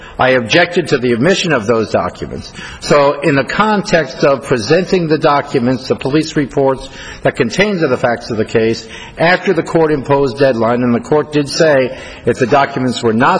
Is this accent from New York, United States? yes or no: no; Tucson, Arizona, United States; I'm from Tucson, Arizona.